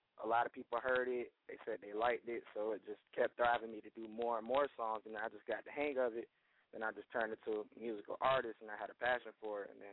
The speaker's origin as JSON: {"language": "English", "town": "St. Petersburg", "region": "Florida", "country": "United States", "said": "St. Petersburg, Florida."}